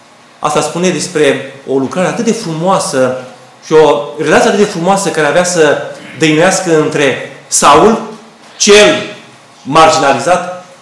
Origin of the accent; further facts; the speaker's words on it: Romania; privind fie la această atât de delicată problemă și destul de străină pentru noi ca și români